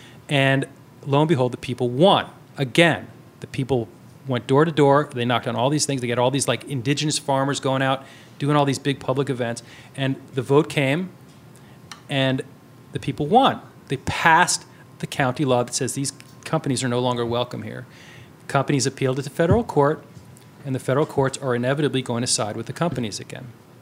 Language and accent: English; New York, United States; I grew up in New York in the 70s when lunch was two slices of Wonder Bread